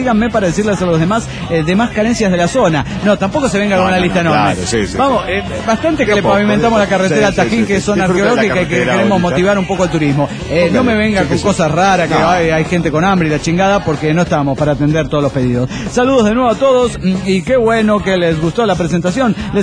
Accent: Córdoba, Argentina; de Córdoba, Argentina.

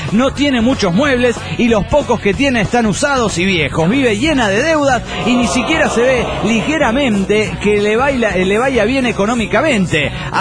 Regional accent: Cartago, Valle del Cauca, Colombia; de Cartago del Valle, Colombia.

